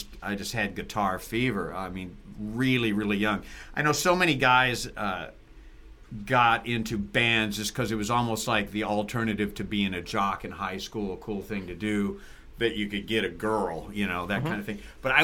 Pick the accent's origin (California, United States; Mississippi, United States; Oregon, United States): California, United States; Riverside; moved away as an adult; Yeah, I grew up in the Inland Empire in Riverside, went to school there, and then moved here after college in the very, very late 70s, tail end.